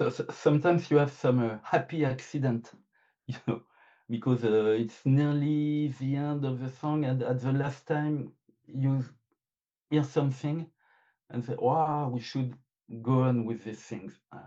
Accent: France; accent: French; English is a second language; By the way, sorry for my French accent. I can hear it. And apologize for this.

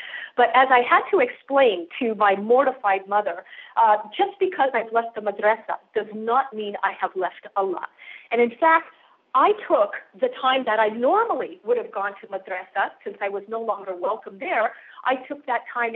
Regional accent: Vancouver, British Columbia, Canada; In fact, I grew up in Canada, on the West Coast in Vancouver.

